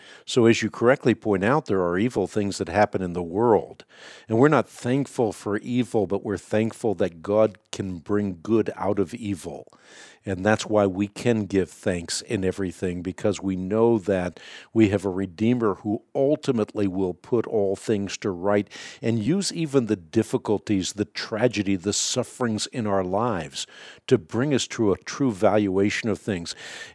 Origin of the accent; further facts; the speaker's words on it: Netherlands; first language Dutch; English is a second language; I'm Dutch, and so that's my first language.